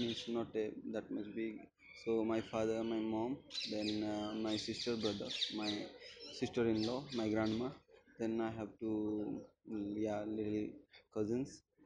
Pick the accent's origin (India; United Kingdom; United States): India; Koraput, Odisha; now in Delhi, India; I'm from Odisha, so Odisha, south part of Odisha, that is the Koraput district. My hometown is Koraput district of Odisha. So I belong from that place. So my graduation and till my graduation, my academic career was there in Odisha. So after that, I came to JNU in MA